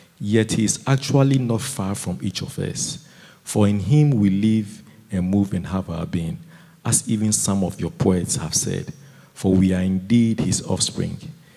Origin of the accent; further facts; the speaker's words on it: Ghana; or I come from Ghana. Idol worship is very common.